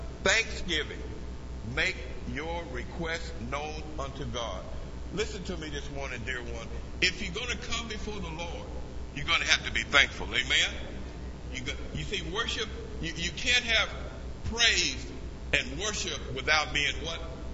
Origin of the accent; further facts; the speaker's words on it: Abilene, Texas, United States; Growing up in Abilene, Texas, a little boy, one of the things that our parents always taught me and my two sisters